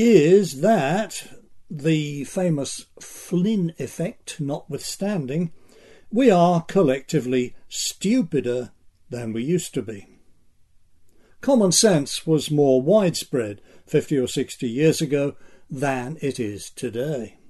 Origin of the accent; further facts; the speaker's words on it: New York, United States; Trust me, as a New Yorker, you really don't want Cuomo running the country.